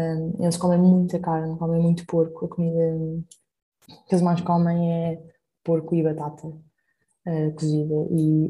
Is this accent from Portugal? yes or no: yes; Portugal; moved away; eu saí de Portugal porque queria algo novo, queria algo meu, queria a minha vida.